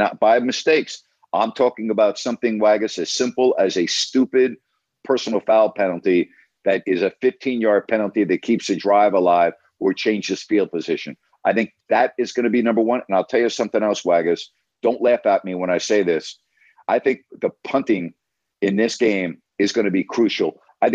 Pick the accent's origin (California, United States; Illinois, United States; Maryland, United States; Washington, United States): California, United States; Sacramento; Sacramento is my home. Sacramento will always be my home, regardless of where I'm living. Sacramento is where I'm from.